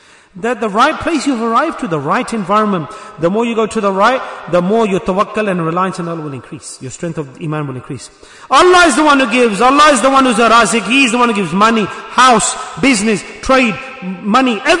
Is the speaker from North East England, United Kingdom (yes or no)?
no; Manchester, North West England, United Kingdom; I live in England. I'm from Manchester.